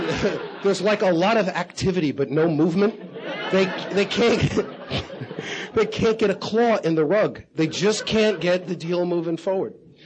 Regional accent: Bronx, New York, United States; I just had a real rough time of it growing up in the Bronx

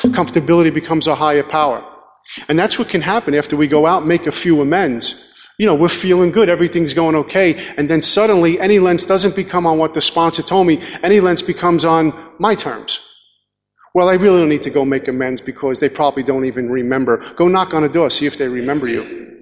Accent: Brooklyn, New York, United States; My first drink came when I was about 14 years old growing up in Brooklyn.

